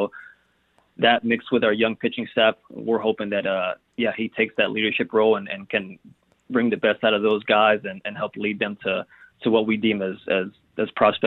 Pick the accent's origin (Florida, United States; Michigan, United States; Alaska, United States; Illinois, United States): Florida, United States; Miami; just being born and raised in Miami, and this being my hometown team.